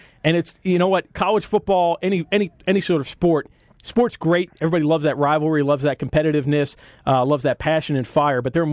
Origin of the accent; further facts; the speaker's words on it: North Carolina, United States; I'm from North Carolina, so I call it Morganton down in here